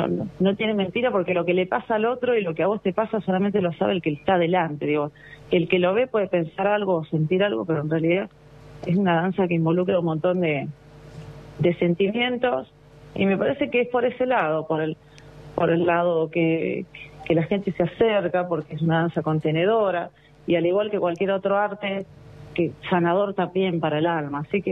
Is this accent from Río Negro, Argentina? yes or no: no; Benito Juárez, Buenos Aires Province, Argentina; born there; moved away as an adult; Yo soy nacida en Benito Juárez, después bueno, estuve mucho tiempo fuera, me fui a los 18, volví hace 6 o 7 años y volví aquí con mi familia.